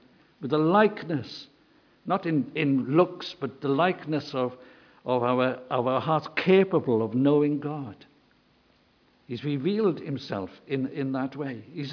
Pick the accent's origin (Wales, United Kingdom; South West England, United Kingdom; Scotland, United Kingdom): Wales, United Kingdom; I come from South Wales. I hope you can tell that. And I grew up in a village where there were nine churches